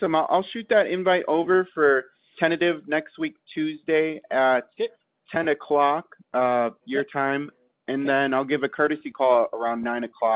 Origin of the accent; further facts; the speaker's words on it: Philippines; What a coincidence. I'm Filipino as well, and my mom is actually just coming back.